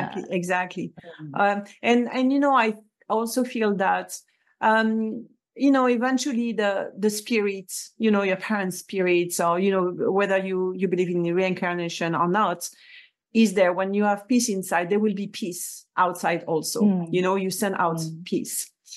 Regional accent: France; and I mean from France, I grew up in France

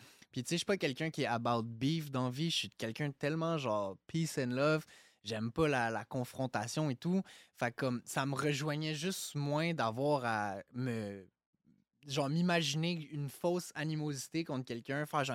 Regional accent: Anjou, Quebec, Canada; Ouais, ben, j'ai grandi à Anjou pas mal toute ma vie. Je suis né sur la rive sud, mais je suis parti... Ma mère a déménagé.

